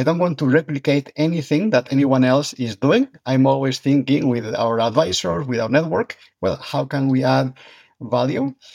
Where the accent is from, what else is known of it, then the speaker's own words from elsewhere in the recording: Spain; English is a second language; which is obviously I'm from Spain, as some of your very smart listeners will detect in my accent.